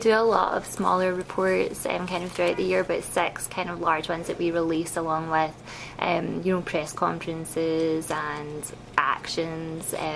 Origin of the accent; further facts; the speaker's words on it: Glasgow, Scotland, United Kingdom; accent: Glasgow; now in Toronto, Canada; I'm from Scotland, but I live in Toronto, in Canada.